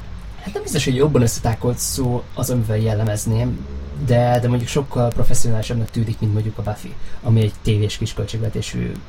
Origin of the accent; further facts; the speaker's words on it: Hungary; Illetve mi Magyarországon speciál 10 éve, de érted.